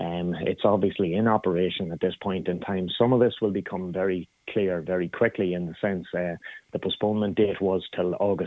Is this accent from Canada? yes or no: no; Dundalk, County Louth, Ireland; particularly people in my hometown of Dundalk